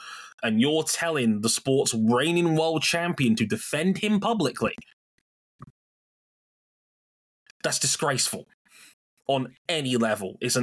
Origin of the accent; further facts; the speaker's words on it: United Kingdom; Like, again, I cannot stress this as a British guy here, because I'm the one Brit here who obviously can be an American. This is a mainstream story in the UK right now.